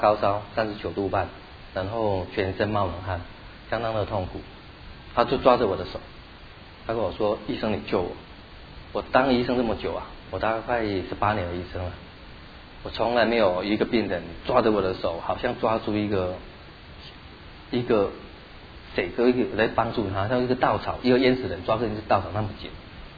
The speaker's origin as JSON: {"language": "Chinese", "country": "China", "said": "那我也不晓得当时他去我们中国人讲的"}